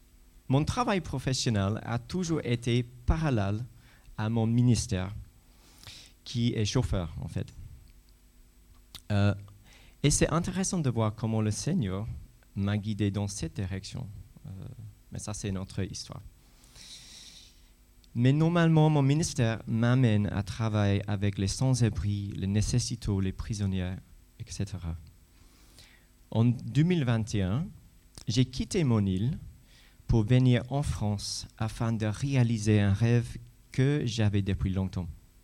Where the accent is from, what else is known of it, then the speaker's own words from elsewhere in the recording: Jersey; French is a second language; Je suis britannique, je viens de l'île de Jersey.